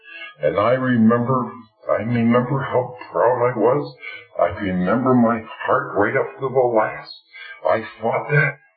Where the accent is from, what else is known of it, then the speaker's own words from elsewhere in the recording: Canada; if I got my just deserts as a Canadian in Canada, in the 20th century